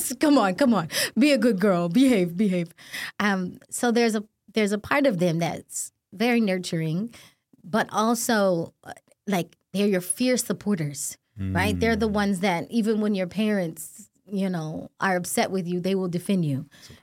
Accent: Virginia, United States; also born or lived in Florida; I was born in Florida. We moved to close to the Washington, D.C. area in Virginia.

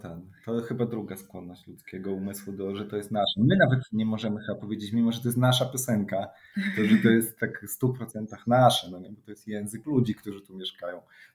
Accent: Podlaskie Voivodeship, Poland; tutaj u nas, na Podlasiu, takim Podlasiu, z którym my się jakoś identyfikujemy pewnie

